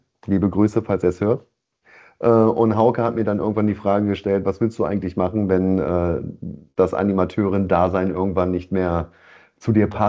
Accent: Leipzig, Saxony, Germany; also born or lived in Magdeburg; now in Hamburg, Germany; sitze hier in dem wunderschönen Hamburg. Es ist meine Wahlheimat. Normalerweise oder gebürtig komme ich aus der Nähe von Magdeburg, bin in Leipzig aufgewachsen und jetzt schon seit knapp 14 Jahren im wunderschönen Hamburg.

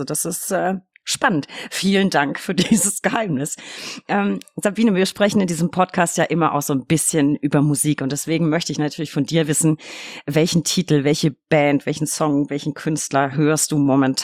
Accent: Bavaria, Germany; ich bin katholisch, ich komme aus Bayern, natürlich bin ich katholisch.

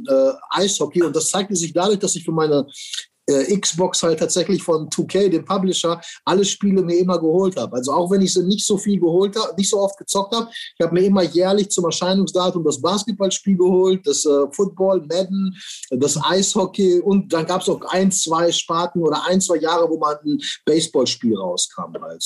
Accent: Witten, North Rhine-Westphalia, Germany; weil halt auch bei uns in Witten tatsächlich Fußball immer regiert hat.

